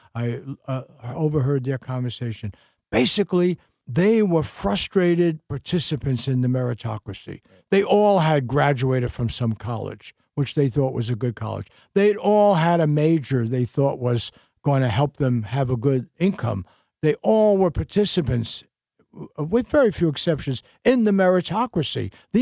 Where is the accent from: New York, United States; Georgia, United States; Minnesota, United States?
New York, United States; Bronx; I grew up in the Bronx, New York, went to City College, was there in the Bronx living with my mother, who was a garment worker until I was 23 years old or something, and took the train to school.